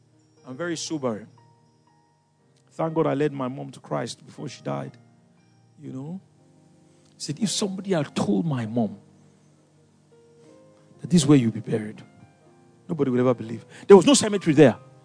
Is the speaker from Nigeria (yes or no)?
yes; Ikoyi, Lagos, Nigeria; because I grew up in Ikoyi, you see. So when I go back now